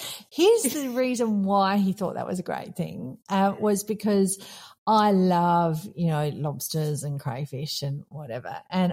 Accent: Australia; now in Qatar; I'm an Aussie based here in Qatar

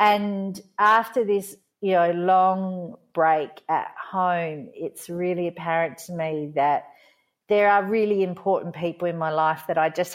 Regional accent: Renmark, South Australia, Australia; growing up in Australia, we're quite beachy as well.

